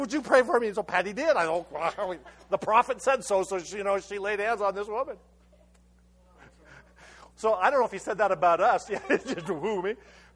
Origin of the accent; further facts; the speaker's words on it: Colorado, United States; You know, here we're from Colorado. You know. Well, you know, we're casual.